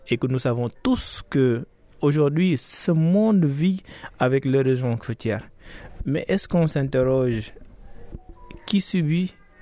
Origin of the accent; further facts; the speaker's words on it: Saint-Louis, Senegal; Et chez nous, à Saint-Louis, on parle de cette génie.